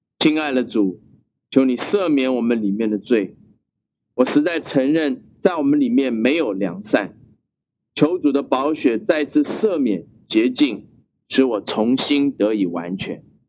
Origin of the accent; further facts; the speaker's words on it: China; 你知道我们中国人一向不喜欢听到罪这个字